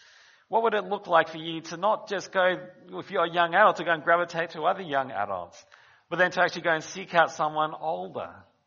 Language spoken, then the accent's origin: English; Australia; born there; I'm an Australian-born Chinese, so I actually swim between the two cultures in lots of ways.